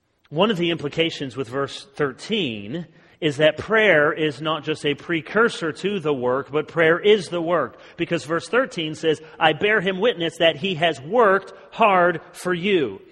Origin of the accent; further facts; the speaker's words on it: Michigan, United States; I'm from Michigan and I moved to the South.